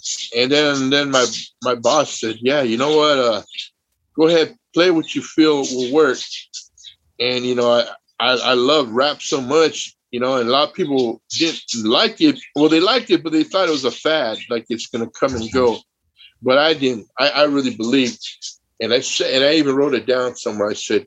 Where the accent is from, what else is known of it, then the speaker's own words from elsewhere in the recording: Philippines; You know, I didn't plan on being the guy, being the first one, and especially being Filipino and Asian guy, being the first one, but kind of happened that way.